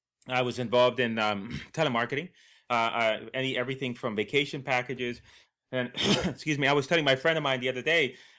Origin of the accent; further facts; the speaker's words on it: Puerto Rico; I'm from Puerto Rico, originally from Puerto Rico. I grew up in a, you know, literally